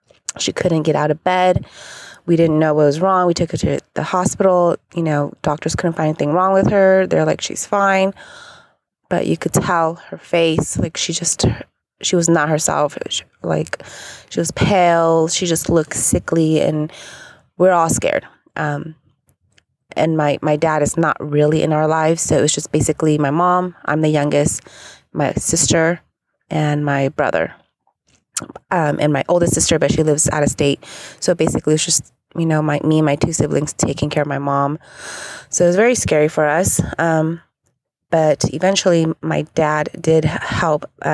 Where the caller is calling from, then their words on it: California, United States; I'm calling from California.